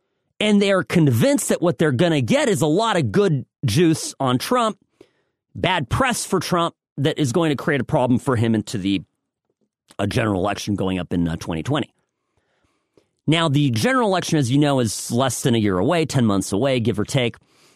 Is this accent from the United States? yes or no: yes; United States; But you know what? I'm an American.